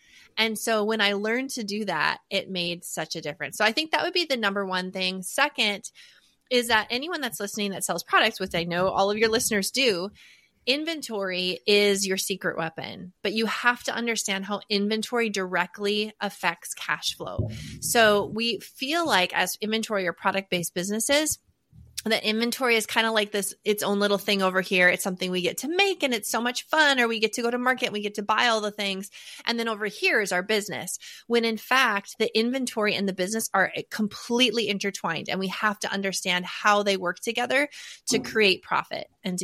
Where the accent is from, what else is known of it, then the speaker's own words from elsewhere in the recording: North Dakota, United States; now in Nashville, United States; and raised native of North Dakota, but I live in Nashville now. We finally escaped the winters. But born and raised in North Dakota, third generation entrepreneur.